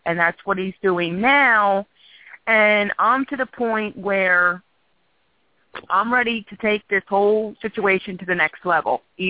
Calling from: Philadelphia, Pennsylvania, United States; I'm calling from Philadelphia, PA.

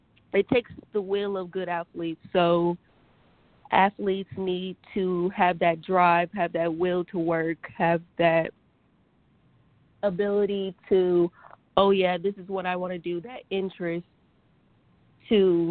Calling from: Louisville, Kentucky, United States; I'm calling from Louisville, Kentucky.

